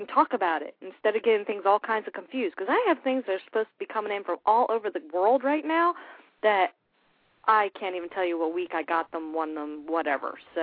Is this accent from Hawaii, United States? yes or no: no; New Jersey, United States; Hey, I'm from originally from Jersey, you know? Maybe we're related.